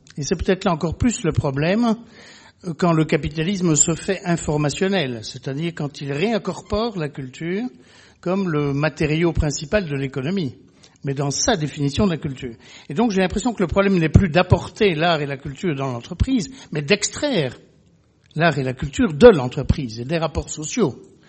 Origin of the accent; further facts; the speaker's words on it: Belgium; je viens de Belgique